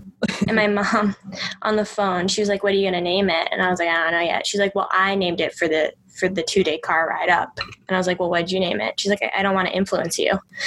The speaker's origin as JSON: {"language": "English", "region": "Florida", "country": "United States", "said": "My parents are driving it up on the 23rd and 24th because I'm from Florida."}